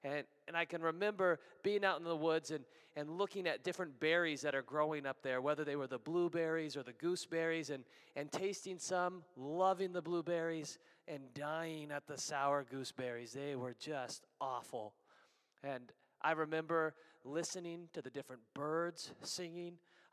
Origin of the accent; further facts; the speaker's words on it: Alaska, United States; I grew up in Alaska, and there are a million trees for a child to get lost in.